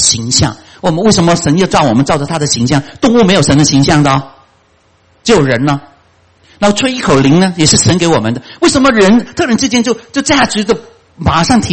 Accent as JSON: {"language": "Chinese", "country": "China", "said": "我们中国人是最典型的嘛，对吗？"}